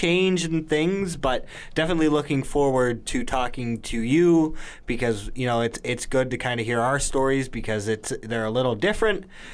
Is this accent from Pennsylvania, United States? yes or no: yes; Erie, Pennsylvania, United States; And, you know, I'm also from Erie. You know, I graduated from Cathedral Prep